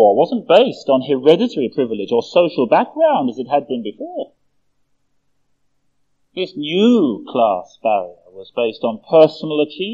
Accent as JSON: {"language": "English", "town": "West Ham", "region": "London", "country": "United Kingdom", "tie": "born or raised there", "said": "the constituency I grew up in London, in West Ham."}